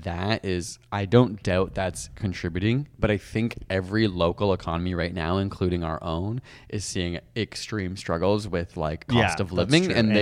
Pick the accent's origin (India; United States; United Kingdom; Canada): India; We were in India a long time. Yeah, and also I am Indian.